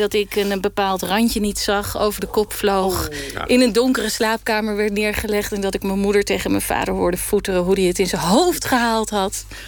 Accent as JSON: {"language": "Dutch", "region": "Gelderland", "country": "Netherlands", "tie": "born or raised there", "said": "Ik ben opgegroeid in de Achterhoek en daar heeft iedereen wel een racefiets."}